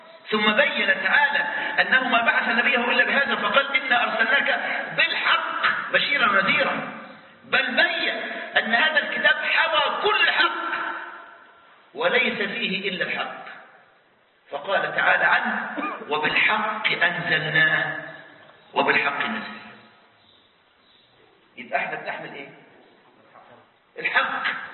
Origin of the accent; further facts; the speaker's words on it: Egypt; عندنا في مصر